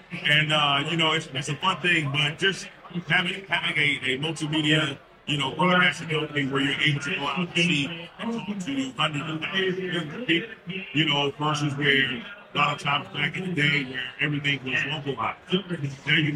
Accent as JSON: {"language": "English", "region": "Texas", "country": "United States", "said": "Now I'm from Texas, so you know football is"}